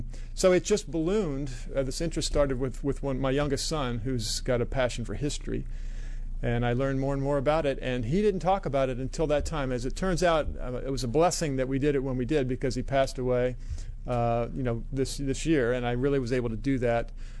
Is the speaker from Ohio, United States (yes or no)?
no; Falls Church, Virginia, United States; Yes, sir. I grew up in Falls Church.